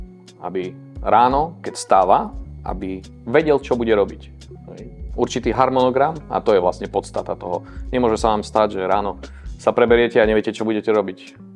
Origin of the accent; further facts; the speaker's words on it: eastern Slovakia, Slovakia; Aj keď som z východu, viem ponúkať elektrárne a služby na celom Slovensku.